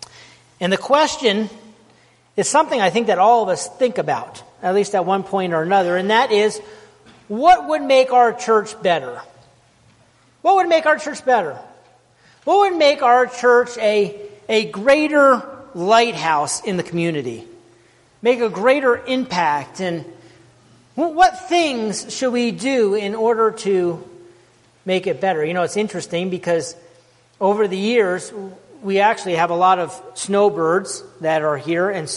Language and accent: English; Wyoming, United States; also born or lived in Arizona; I grew up in Wyoming, but ended up going to seminary in Arizona.